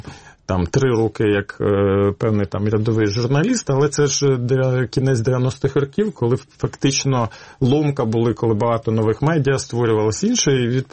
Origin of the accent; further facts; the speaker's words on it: Cherkasy, Cherkasy Oblast, Ukraine; оскільки я з Черкас, в Черкасах